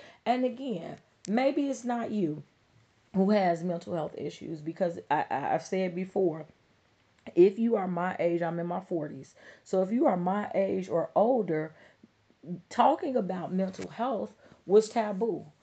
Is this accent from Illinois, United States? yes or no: yes; Chicago, Illinois, United States; and I'm from Chicago. I've been to my fair share of hospitals throughout Chicago